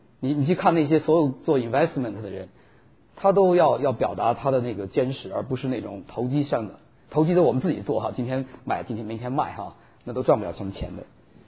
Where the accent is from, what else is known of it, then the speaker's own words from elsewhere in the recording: Lanzhou, Gansu, China; 但是我那时候在兰州长大，